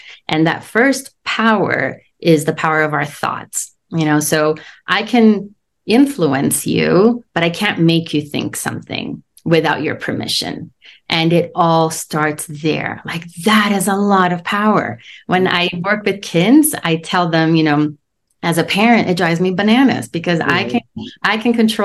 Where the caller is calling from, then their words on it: Santa Fe, New Mexico, United States; also born or lived in Miami; I'm in Santa Fe, New Mexico.